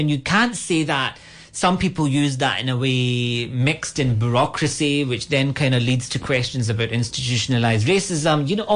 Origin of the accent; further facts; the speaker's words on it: Glasgow, Scotland, United Kingdom; now in Ireland; I really wanted to say I'm actually from Glasgow